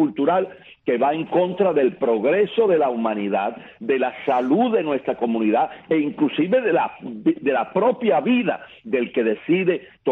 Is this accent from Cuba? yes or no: yes; Cuba; Yo tengo que hablar como cubano